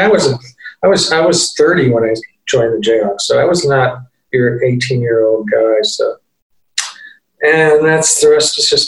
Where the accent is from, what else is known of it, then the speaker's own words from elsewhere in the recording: Toledo, Ohio, United States; born there; moved away as an adult; I was born in Toledo, Ohio. Went to all male Catholic schools, Jesuit high school